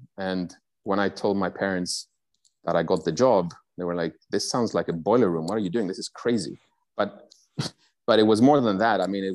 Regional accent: Cyprus; I grew up in Cyprus, which is an island in the middle of nowhere, and we had our own little bubble.

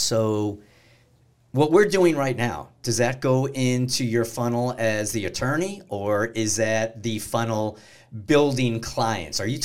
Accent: San Diego, California, United States; I grew up in San Diego

